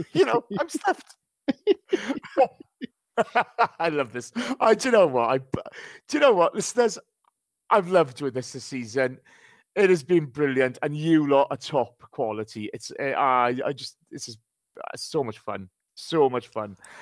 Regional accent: Wales, United Kingdom; I'm Welsh. Come on, you're big brother. I can't be doing that.

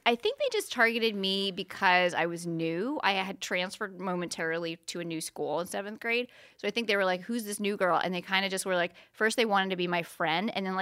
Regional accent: New York, United States; I grew up in New York, and no one caught up with it.

